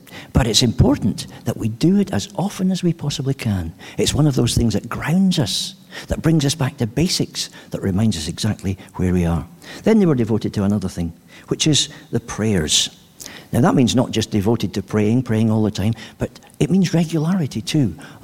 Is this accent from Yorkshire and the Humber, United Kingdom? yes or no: no; Scotland, United Kingdom; you start from 10p, which I tell you as a Scotsman is an absolute bargain.